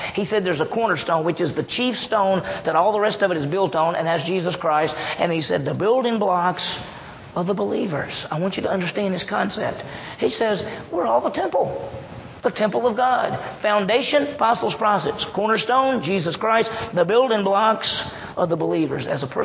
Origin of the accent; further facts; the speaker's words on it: Meridian, Mississippi, United States; I grew up in Mississippi. I grew up in Meridian, Mississippi, which had about 40,000, 50,000 people.